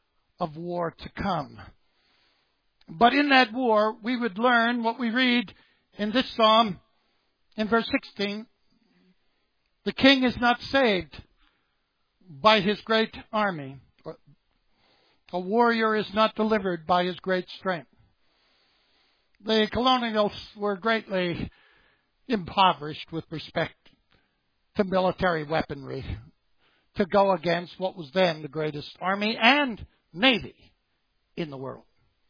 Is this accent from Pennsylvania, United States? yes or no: yes; Uniontown, Pennsylvania, United States; That's actually the birth date of my hometown, Uniontown, Pennsylvania.